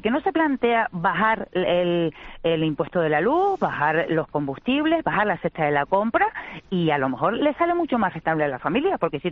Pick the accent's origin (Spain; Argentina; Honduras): Spain; Guía de Isora, Canary Islands; No, yo soy de Yesora